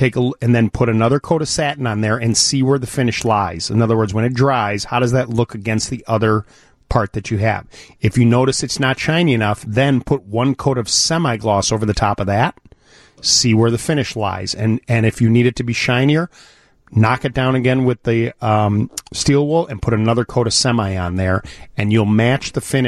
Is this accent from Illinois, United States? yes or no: yes; Highland Park, Illinois, United States; I used to go as a kid because I grew up in Highland Park and Highwood